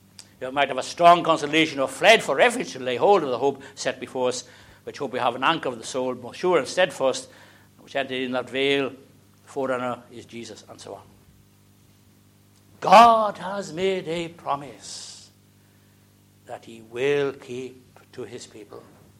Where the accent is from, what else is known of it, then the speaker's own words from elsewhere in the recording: Wales, United Kingdom; when we were kids growing up in South Wales